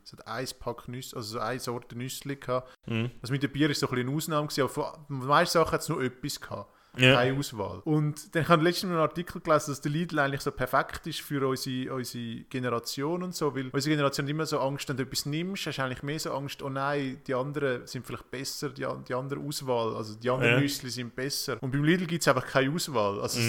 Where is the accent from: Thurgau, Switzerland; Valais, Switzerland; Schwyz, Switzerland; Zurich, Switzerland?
Zurich, Switzerland; Also ich als Zürcher